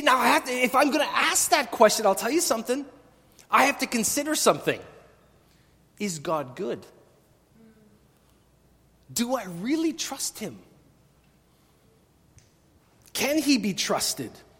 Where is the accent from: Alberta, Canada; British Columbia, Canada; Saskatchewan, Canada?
Saskatchewan, Canada; I grew up in Saskatchewan. I don't like Ontario. It's okay to say. I came to Ontario to work, and then I was happy to go back home.